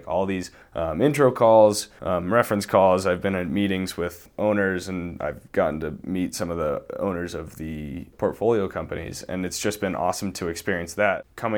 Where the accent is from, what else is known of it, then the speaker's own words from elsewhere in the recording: Boston, Massachusetts, United States; I'm 22 years old. I grew up in the Boston area.